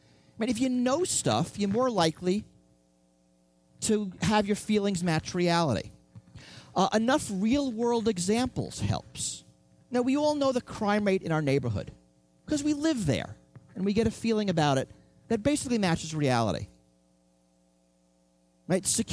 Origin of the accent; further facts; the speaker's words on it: New York City, New York, United States; born there; I was born in New York City. I could have taken him to New York, and he would have died in a day.